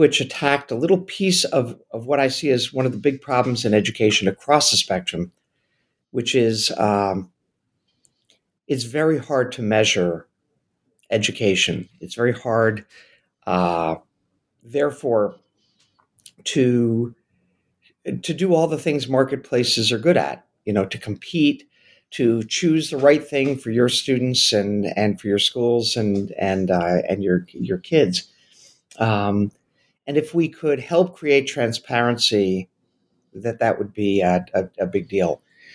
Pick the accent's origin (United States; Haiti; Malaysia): United States; New York City, New York; I grew up in New York City and went to a small private high school, Birchwathen